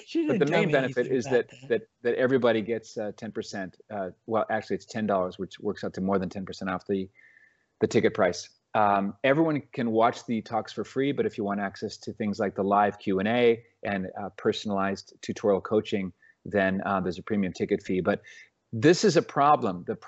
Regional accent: Eastern Canada, Canada; moved away as an adult; now in United States; I was born and raised in Eastern Canada. I kept trekking west all the way to Southern California. I became a U.S. citizen 2 years ago.

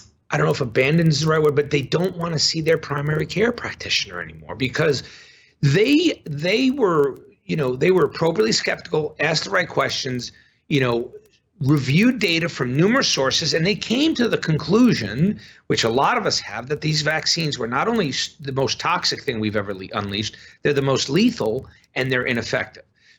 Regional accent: New York, United States; now in Madison, United States; I'm a New Yorker. I'm from New York, but I live in Madison right now.

